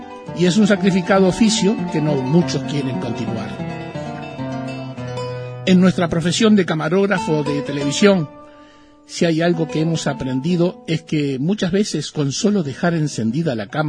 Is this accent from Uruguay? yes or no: yes; Uruguay; Somos de Uruguay.